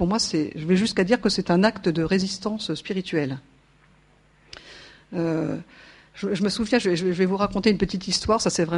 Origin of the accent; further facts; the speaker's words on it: Grand Est, France; Moi, je suis Lorraine. On me le demandait tout à l'heure. Voilà, donc je ne suis pas de la région, je ne suis pas parisienne non plus.